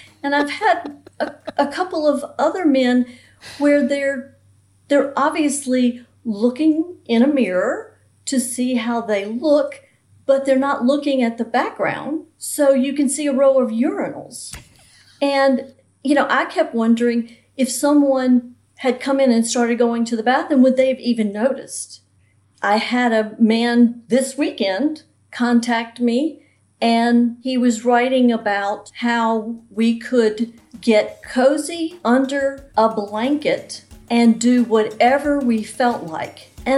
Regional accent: Chapel Hill, North Carolina, United States; I am from Chapel Hill, North Carolina.

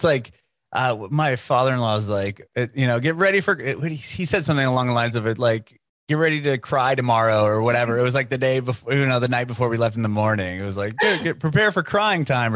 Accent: San Diego, California, United States; also born or lived in San Francisco; now in Nashville, United States; I lived in, born and raised in San Diego my whole life.

